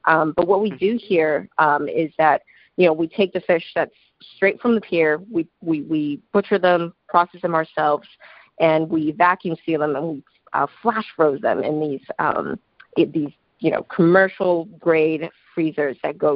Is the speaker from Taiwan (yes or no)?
yes; Kaohsiung, Taiwan; now in United States; I grew up actually in Taiwan at this city called Kaohsiung. So it's a harbor city.